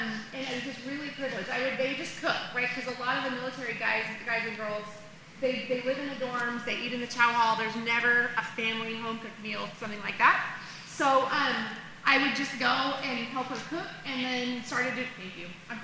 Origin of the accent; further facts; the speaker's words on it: Oregon, United States; I grew up in Oregon in just a small, my dad was a fireman, right?